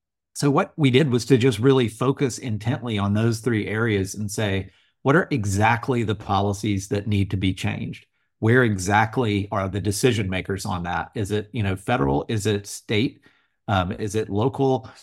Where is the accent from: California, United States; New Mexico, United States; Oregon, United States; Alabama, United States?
Alabama, United States; in my home state of Alabama, we hired lobbyists